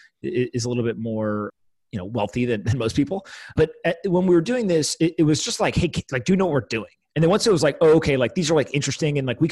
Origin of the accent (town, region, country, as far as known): East Coast, United States; born or raised there